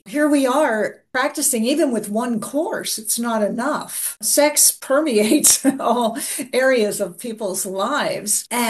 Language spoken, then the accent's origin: English; New Jersey, United States; now in Florida, United States; I came to Florida from New Jersey